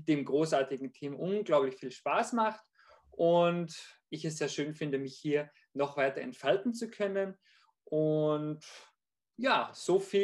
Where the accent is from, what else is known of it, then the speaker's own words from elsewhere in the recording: Salzburg, Austria; Also ich bin Österreicher, komme aus dem schönen Salzburg.